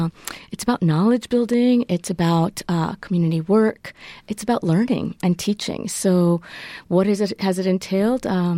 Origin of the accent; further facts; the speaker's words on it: West New York, New Jersey, United States; also born or lived in Spain; I am from the Northeast. My parents are Cuban, and I was born in Spain. I was born in transit. They fled their exiles from Cuba, and I was born in Spain, raised in the Northeast, mostly West New York, New Jersey, and New York City itself.